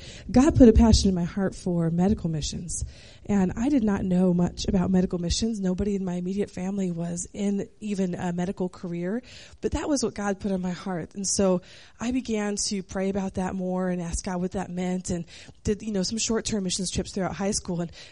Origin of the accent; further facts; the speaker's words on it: Holdrege, Nebraska, United States; also born or lived in Kearney; I grew up in Nebraska here. I grew up my whole life here in Holdridge, Nebraska, and then my parents moved to Kearney when I was finishing up high school.